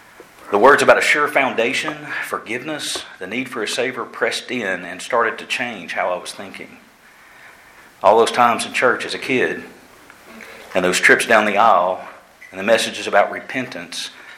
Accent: Chattanooga, Tennessee, United States; born there; I was born on February 25th, 1973 at Erlanger Hospital in Chattanooga.

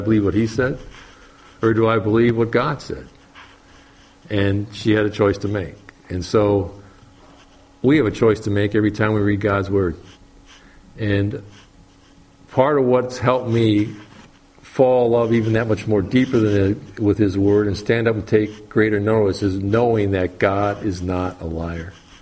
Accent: Georgia, United States; went from here to my home state of Georgia

